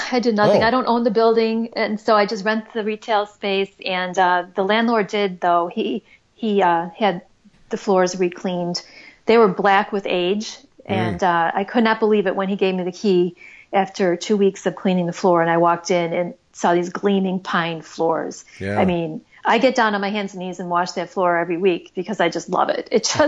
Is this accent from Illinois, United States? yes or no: yes; Frankfort, Illinois, United States; There was a for rent sign on this charming general store in my hometown, a block away, two blocks away from where we live, in historic downtown Frankfort, Illinois.